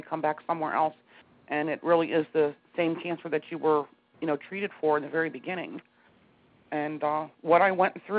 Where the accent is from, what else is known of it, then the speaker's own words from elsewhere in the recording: Pennsylvania, United States; I've lived here since 2002. And I lived here before that in 1992. And I'm originally from Lancaster County, Pennsylvania.